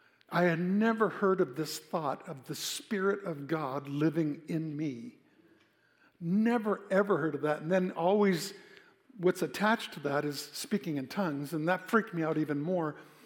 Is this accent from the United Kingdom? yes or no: yes; Scotland, United Kingdom; I'm Scottish, okay? I can't help it.